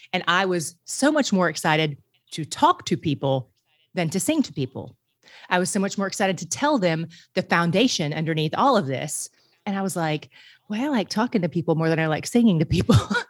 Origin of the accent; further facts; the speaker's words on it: Greenville, Tennessee, United States; I was born in Greenville, Tennessee, correct? And raised in Greenville, Tennessee, but I did live in Greenville, South Carolina, which is just like 2-ish hours away.